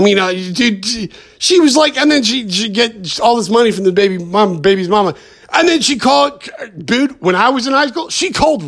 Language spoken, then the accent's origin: English; United States; Well, I'm an American and I have roots in I'm like Icelandic.